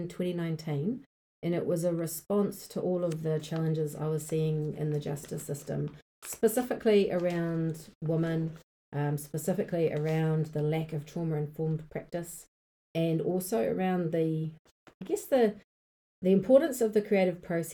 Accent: Auckland, New Zealand; born there; now in Wellington, New Zealand; I was born in Tamaki Makaurau in Auckland, but now I am based in Pōneke in Wellington. I'm in my 40s.

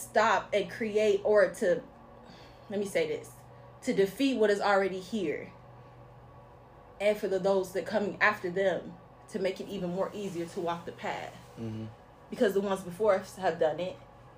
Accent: Cincinnati, Ohio, United States; I am from Cincinnati, Ohio.

